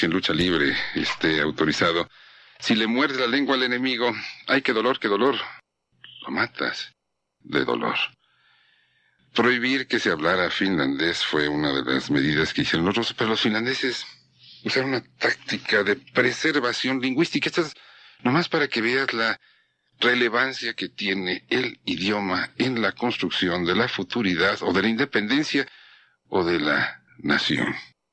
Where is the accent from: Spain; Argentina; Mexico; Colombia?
Mexico; Somos muy especiales los que somos mexicanos.